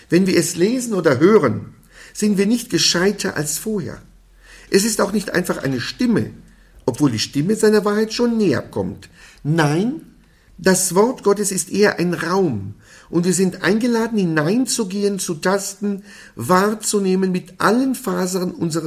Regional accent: Jerusalem, Jerusalem District, Israel; first language Aramaic; German is a second language; Ich habe das große Glück und die große Gnade, im Heiligen Land geboren worden zu sein. Ich bin aufgewachsen in Jerusalem, in Israel, kenne die Sprache Jesu als Muttersprache, kenne die Mentalität des Orients

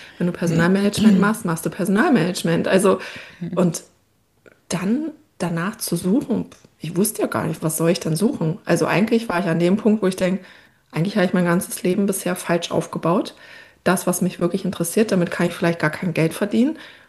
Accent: Brandenburg, Germany; ich will wieder zurück in meine Heimat, in den Spreewald, ins Dorf

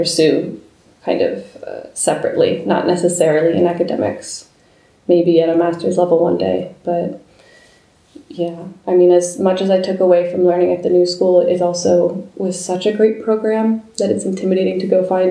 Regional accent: New Jersey, United States; So then I went back to New York. I'm from New Jersey, so I kind of went back home

